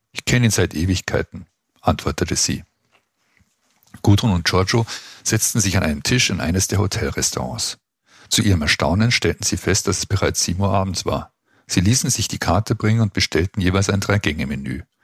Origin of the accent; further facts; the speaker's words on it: Montevideo, Uruguay; meine Mutter hat deutsche Wurzeln. In Montevideo, meiner Heimatstadt